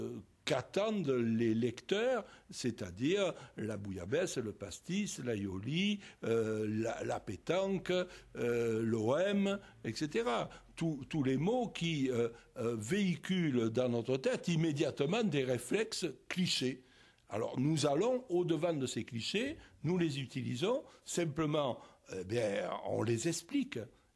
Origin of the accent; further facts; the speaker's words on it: Marseille, Provence-Alpes-Côte d'Azur, France; quand on est marseillais, qu'on parle de Marseille